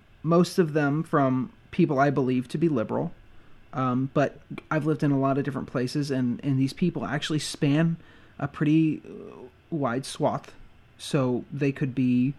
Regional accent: Florida, United States; we're from Florida

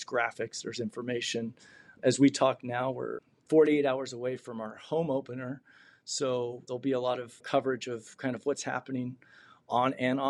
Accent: Fresno, California, United States; I grew up in Fresno. My father was from San Francisco, so I had this affinity with the Giants.

